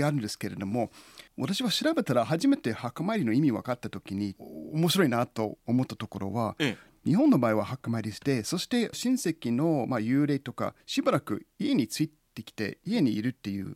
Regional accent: United States; Japanese is a second language; now in Toyama, Japan; 僕はアメリカ人なんですけれども、そこまであまり感じることないんですね、そして富山にもいろんな外国人が住んでるんですけれども

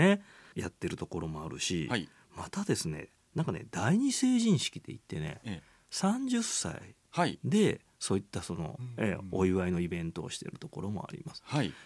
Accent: Nara, Japan; で、私のふるさとの奈良県ではですね

